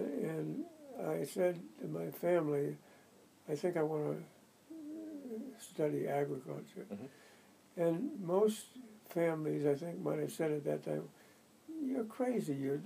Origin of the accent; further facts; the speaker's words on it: Massachusetts, United States; I was born in Boston and grew up north of Boston.